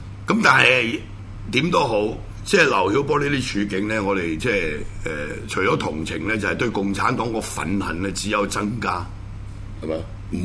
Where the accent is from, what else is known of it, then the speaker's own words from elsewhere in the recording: China; 作為一個中國人個悲哀嘅地方就喺呢度啊嘛